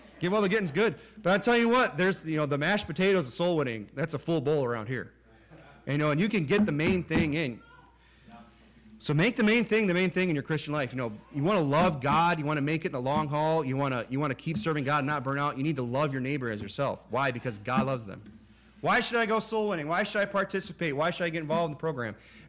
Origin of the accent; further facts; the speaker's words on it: Michigan, United States; That house I grew up in Michigan that I had to mow that lawn all those years